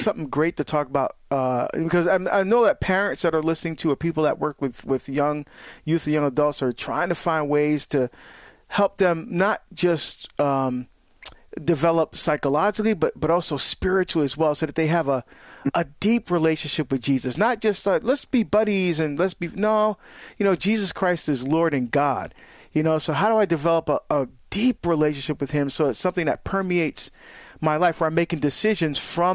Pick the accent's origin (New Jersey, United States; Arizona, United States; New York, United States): New Jersey, United States; Hillside; also born or lived in Washington, D.C. area; I grew up in Hillside, which is right next to Newark.